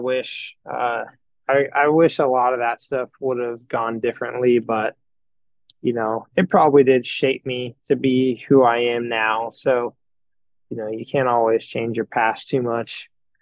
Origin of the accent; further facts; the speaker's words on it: United States; especially coming from US. Like, that was like as European as I feel like you could really go coming, being an American.